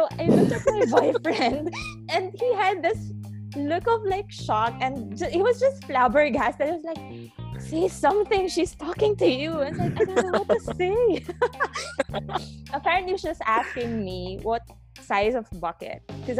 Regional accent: Philippines; Yes, and there's a lot of things that are so much different from where we come from the Philippines, for example.

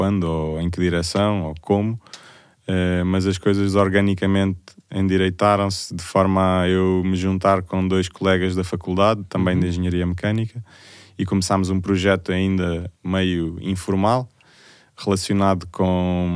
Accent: Lisbon, Portugal; Bom, eu sou de Lisboa, tenho 32 anos.

